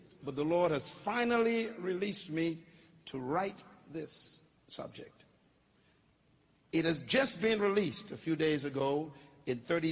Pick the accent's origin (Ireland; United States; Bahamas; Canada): Bahamas; Bainstown Village, New Providence; born there; I was born in 1954. I was born in the Bahamas in a wooden house on 4 rocks. In an island that is 7 miles wide and 21 miles long. I was born in the poorest part of that island called Bainstown Village.